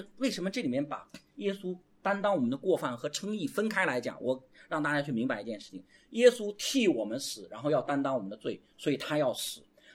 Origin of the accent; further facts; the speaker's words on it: China; 因为我们中国人考试特别厉害，是吧？我们中国人特别会考试